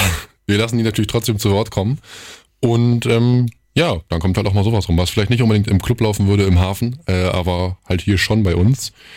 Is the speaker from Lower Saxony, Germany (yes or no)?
yes; Delmenhorst, Lower Saxony, Germany; now in Wilhelmshaven, Germany; Ich musste ja leider feststellen, dass meine Heimatstadt Delmenhorst jetzt auch Risikogebiet ist.